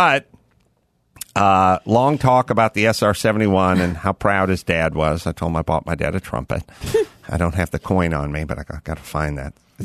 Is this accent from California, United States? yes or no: yes; La Cañada, California, United States; I grew up in La Cañada.